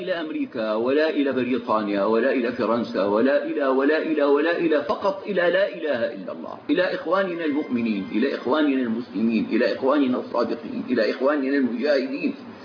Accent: Damascus, Damascus Governorate, Syria; فأنا مثلا من سوريا، لكنني أنا من دمشق

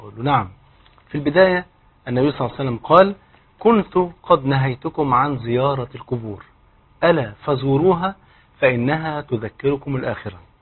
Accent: Egypt

